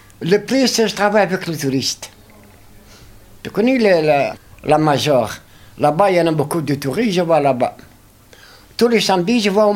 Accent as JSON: {"language": "French", "country": "Tunisia", "second_language": "French", "moved": "as an adult", "lives_now": "France", "said": "Je suis tunisien. Je venais parce que moi, je rentrais à 69 ici."}